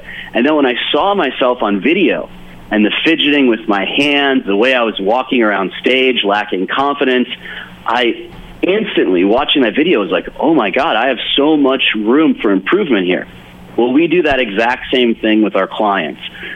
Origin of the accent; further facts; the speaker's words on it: Detroit, Michigan, United States; I grew up in Detroit. I did not come from a wealthy family, as I said, a single father.